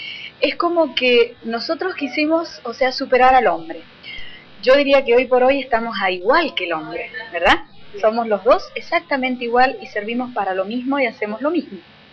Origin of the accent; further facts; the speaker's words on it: Argentina; ¿Sabés cuál es el drama del argentino? Que no somos argentinos.